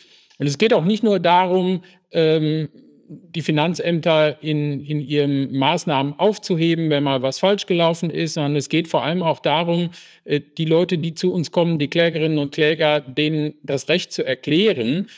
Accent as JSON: {"language": "German", "town": "Dortmund", "region": "North Rhine-Westphalia", "country": "Germany", "tie": "born or raised there", "said": "ich bin ein Kind des Ruhrgebiets, komme ursprünglich aus Dortmund, wohne jetzt zwar im Münsterland, aber bin noch eng mit der Region verbunden"}